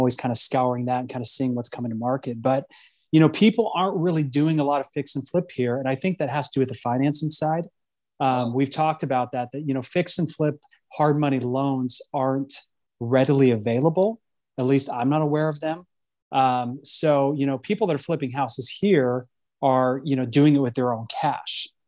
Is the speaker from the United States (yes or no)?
yes; West Coast, United States; perspective on real estate in Tennessee is much different than most Tennessee agents, just because I come from the West Coast.